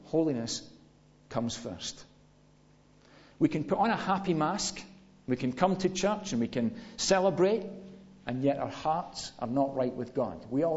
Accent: United Kingdom; I mean, we're British.

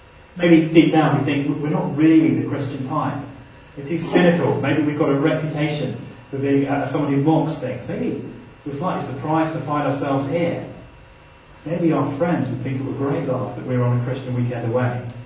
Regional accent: London, United Kingdom; I was brought up in London. I love London.

